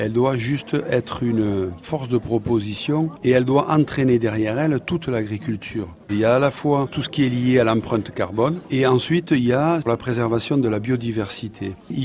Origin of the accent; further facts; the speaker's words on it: Occitanie, France; Je suis né dans les Corbières, dans une belle région qui est dans le sud de la France. J'ai toujours vécu dans cet endroit du monde.